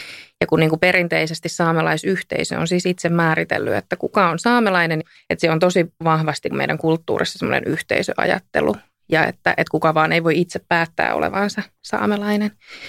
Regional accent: Utsjoki, Lapland, Finland; also born or lived in Tampere; Mä oon siis saamelainen ja tamperelainen. Mun koti on Utsjoella, tai olen Utsjoelta pois, niin kuin saameksi sanotaan. Mun isän äidinkieli on pohjoissaame. Se on myös tavallaan meidän perheen äidinkieli

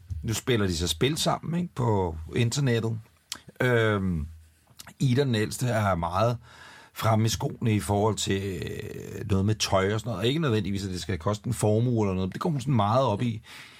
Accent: Ølstykke, Capital Region of Denmark, Denmark; Nu bor vi så også i en storby, ikke? Der er nok forskel på, at ude i Ølstykke, hvor jeg kommer fra

